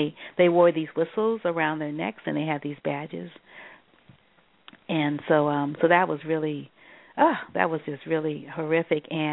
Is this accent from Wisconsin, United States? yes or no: no; New Orleans, Louisiana, United States; And then the processions remind me of my hometown, New Orleans